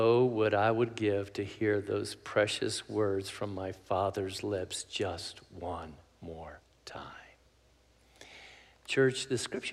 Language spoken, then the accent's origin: English; United States; and I'm an American, and I don't like that I didn't get a vote on that.